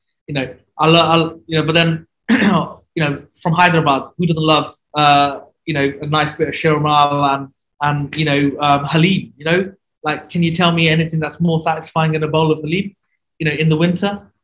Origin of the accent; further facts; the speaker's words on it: Aston, West Midlands, United Kingdom; the community that were, you know, growing up in Aston, you know, in the 90s, you know, all the other Bengali homes